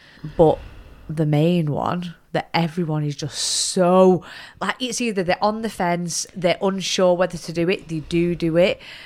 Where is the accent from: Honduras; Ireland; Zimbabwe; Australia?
Ireland; That's what I always had in my head growing up as Irish.